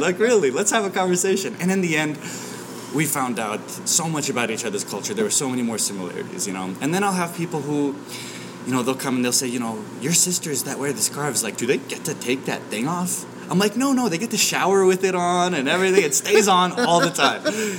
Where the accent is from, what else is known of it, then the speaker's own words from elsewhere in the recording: United States; I'm as American as apple pie with a little bit of rose water on it.